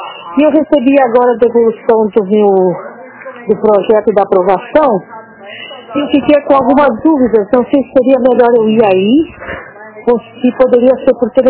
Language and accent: Portuguese; Florianópolis, Santa Catarina, Brazil; Eu sou de Florianópolis, tá?